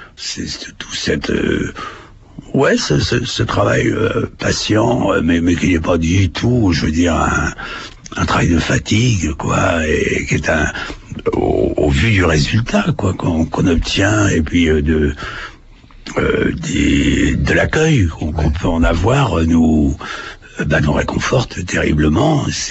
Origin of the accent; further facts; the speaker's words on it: Normandy, France; born there; parce que je suis né dans la Manche.